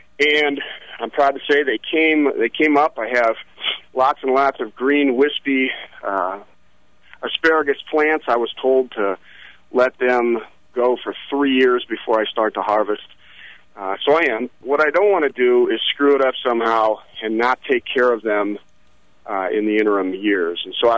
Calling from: Cincinnati, Ohio, United States; I'm calling from Cincinnati, Ohio.

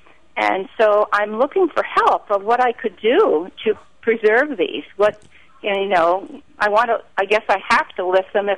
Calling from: Allentown, Pennsylvania, United States; I am calling from Allentown, Pennsylvania, and I need some help with some dahlias.

